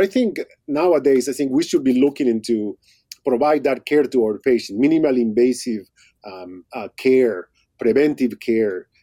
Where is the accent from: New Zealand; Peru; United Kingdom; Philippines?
Peru; moved away as an adult; now in Iowa, United States; I'm a guy from Peru. I was born in Peru in 1963, just to tell you, just about age myself there. Went to school in Peru, high school, dental school. Came to the States to get a specialty.